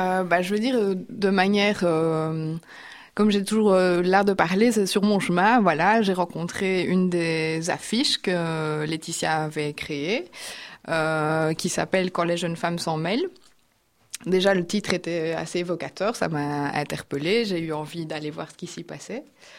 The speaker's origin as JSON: {"language": "French", "town": "Liège", "region": "Wallonia", "country": "Belgium", "said": "Je viens de Liège."}